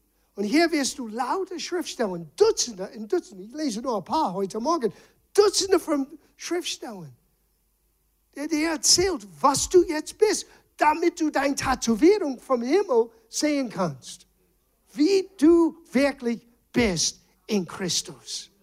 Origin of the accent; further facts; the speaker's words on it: Rhode Island, United States; German is a second language; now in Germany; Weißt du, wo ich bin? Die sprechen Deutsch. Ich kenne kein Deutsch. Hallo? Das ist das Land vom Dichter und Denker. Ich komme aus Rhode Island.